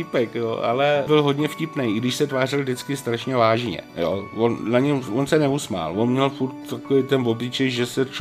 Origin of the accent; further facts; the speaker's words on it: Smržovka, Liberec Region, Czechia; jsem ze Smržovky.